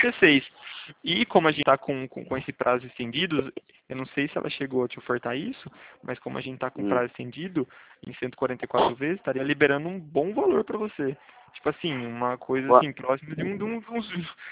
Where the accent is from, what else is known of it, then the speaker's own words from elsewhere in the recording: Araras, São Paulo, Brazil; Eu sou daqui da Arara, sim.